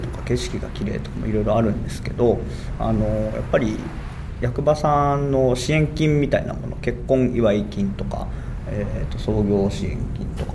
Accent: Shimonoseki, Yamaguchi, Japan; also born or lived in Osaka; now in Takahama, Japan; 僕は出身は山口県下関市なんですけれども、大学の間と働いている間で10年ほど大阪にいまして、そこから今年高浜町に引っ越してきました。

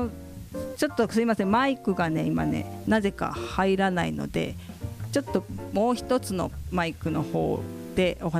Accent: Shizuoka, Japan; born there; now in Tango, Japan; 実はね静岡生まれだった。

